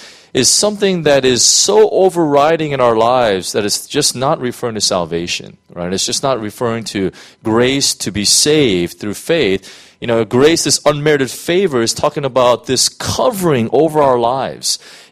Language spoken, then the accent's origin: English; United States; you know, I'm American. We have something called freedom of speech, right?